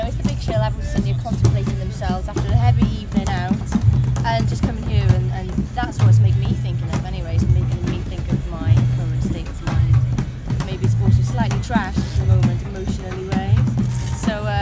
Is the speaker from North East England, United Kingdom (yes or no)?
no; Wales, United Kingdom; also born or lived in Manchester; Yeah, I come from Wales, as the accent may suggest. So I've come down from far west Wales to come to this.